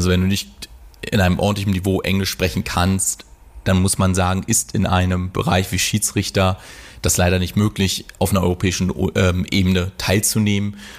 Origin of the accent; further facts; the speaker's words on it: Düsseldorf, North Rhine-Westphalia, Germany; also born or lived in London / Vienna / Hanover; Also nur weil ich aus Düsseldorf komme, bin ich jetzt kein Rhein-Fire-Fan. Ich habe vorher in London, Wien und Hannover länger gewohnt, als ich inzwischen in Düsseldorf wohne.